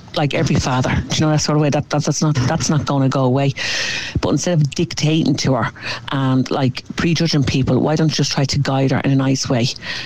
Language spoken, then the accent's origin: English; Blanchardstown, Leinster, Ireland; I'm originally from Blanchardstown.